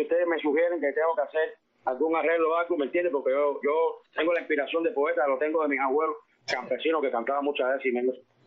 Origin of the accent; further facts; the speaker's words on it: Cuba; nos pertenece a nuestra historia como cubanos.